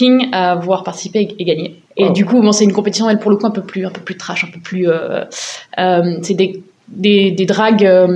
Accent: Marseille, Provence-Alpes-Côte d'Azur, France; Moi, je suis marseillaise, de base.

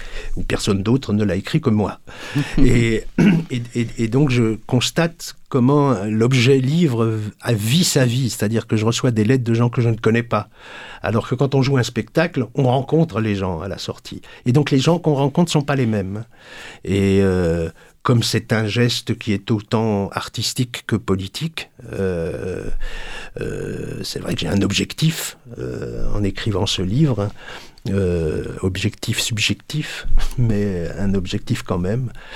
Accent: Grand Est, France; puisque je suis originaire d'Alsace.

